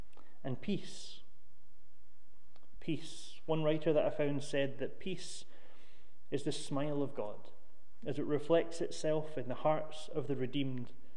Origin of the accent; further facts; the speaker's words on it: Ayr, Scotland, United Kingdom; I grew up in Ayr, a seaside town, as you know, just up the coast, and though I grew up by the sea, I never really appreciated it as a young person, because it was normal.